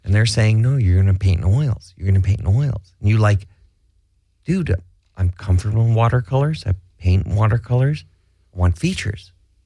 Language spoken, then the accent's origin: English; Malibu, California, United States; I grew up in Malibu.